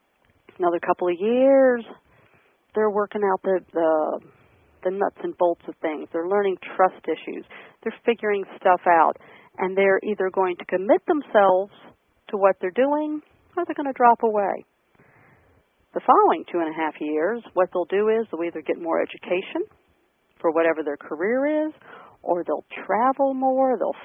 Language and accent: English; Maryland, United States; accent: Southern Maryland; Here's my Southern Maryland accent coming out.